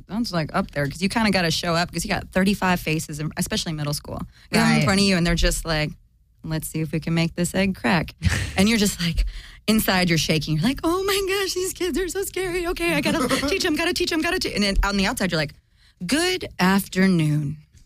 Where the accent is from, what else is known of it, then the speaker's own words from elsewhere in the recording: Refugio, Texas, United States; now in Los Angeles, United States; But I'm from Refugio.